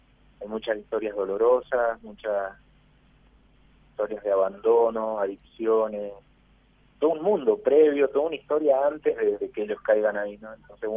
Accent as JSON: {"language": "Spanish", "region": "Mendoza", "country": "Argentina", "said": "Sí, soy de Mendoza."}